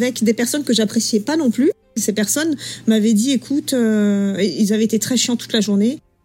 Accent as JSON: {"language": "French", "country": "France", "said": "Je suis française."}